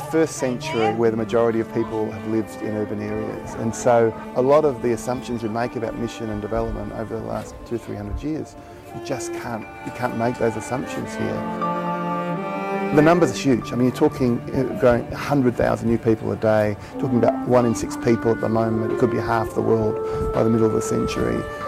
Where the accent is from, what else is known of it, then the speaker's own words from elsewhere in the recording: Melbourne, Victoria, Australia; also born or lived in Bangkok, Thailand; We grew up in Melbourne in Australia